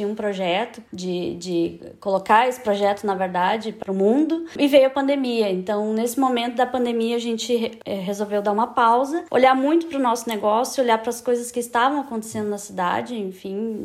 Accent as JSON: {"language": "Portuguese", "country": "Brazil", "lives_now": "Portugal", "said": "E a gente vem do Brasil, vem de um ritmo até diferente de negócio e de pensamento."}